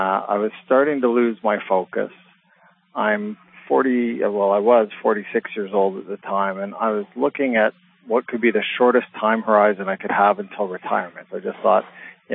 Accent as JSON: {"language": "English", "town": "Toronto", "region": "Ontario", "country": "Canada", "tie": "born or raised there", "said": "I was born and raised in Toronto."}